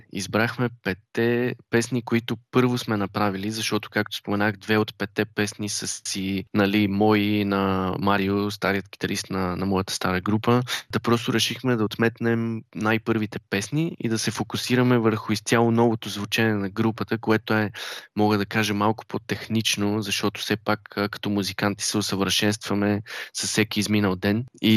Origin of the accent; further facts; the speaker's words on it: Sofia, Sofia City, Bulgaria; Ами, ние сме четворка от София.